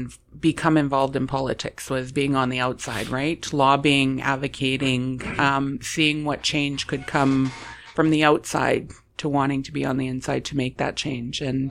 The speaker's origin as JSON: {"language": "English", "region": "Manitoba", "country": "Canada", "tie": "born or raised there", "said": "I grew up in the North End, you know, Byways and Woolworths and Oretzky's."}